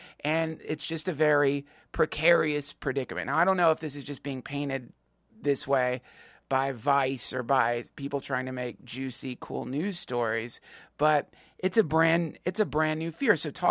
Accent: United States; I didn't find it funny, and I'm an American

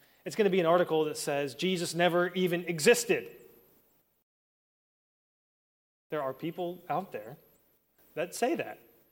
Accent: Florida, United States; also born or lived in Calgary, Canada; I was born in Canada, in Calgary, and then, but I grew up in Florida, because I was there since I was like 5 years old. So Florida feels like home.

